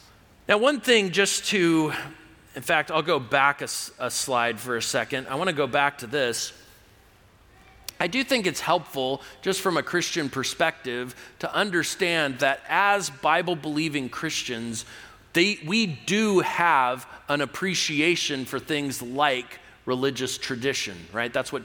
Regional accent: California, United States; Now listen, even though I'm from California, I am a full-blooded American

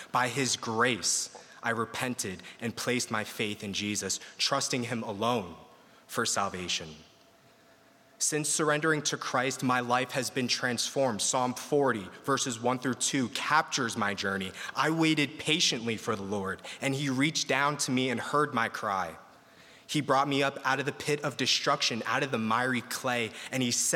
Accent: New Jersey, United States; I grew up in New Jersey in a Catholic family, attending Catholic school

